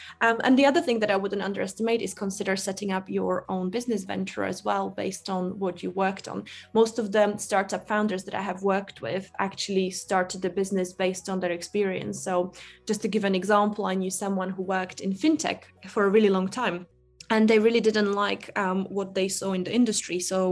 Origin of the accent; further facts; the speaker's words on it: Slovakia; I grew up in Slovakia in the 90s.